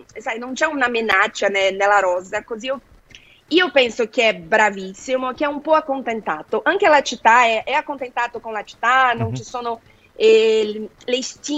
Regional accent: Brazil; Italian is a second language; now in Turin, Italy; io non sono una brasiliana tradizionale

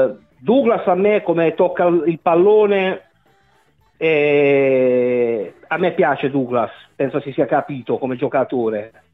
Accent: Barletta, Apulia, Italy; Barletta, Puglia.

